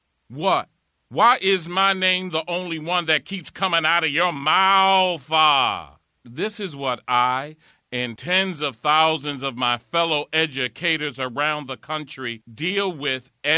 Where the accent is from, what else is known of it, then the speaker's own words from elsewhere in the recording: Baltimore, Maryland, United States; particularly here in my hometown of Baltimore.